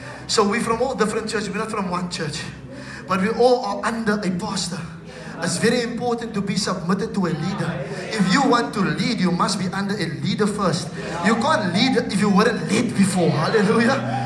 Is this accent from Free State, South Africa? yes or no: no; Cape Town, Western Cape, South Africa; And growing up in Mitchell's Plain wasn't easy. I'm the youngest of three.